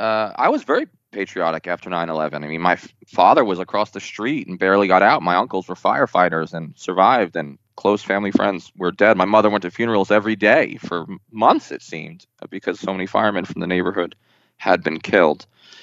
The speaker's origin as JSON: {"language": "English", "town": "Staten Island", "region": "New York", "country": "United States", "said": "I mean, I'm from Staten Island, a relatively conservative neighborhood."}